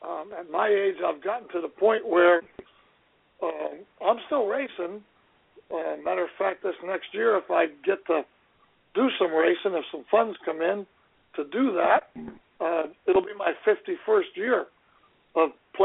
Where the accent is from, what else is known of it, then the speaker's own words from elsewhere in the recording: Northeast, United States; also born or lived in California; I grew up in the Northeast, so this kind of weather isn't a shock to me by any means